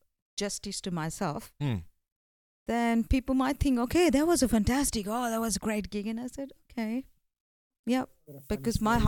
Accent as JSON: {"language": "English", "country": "India", "said": "Because being an Indian as well, okay."}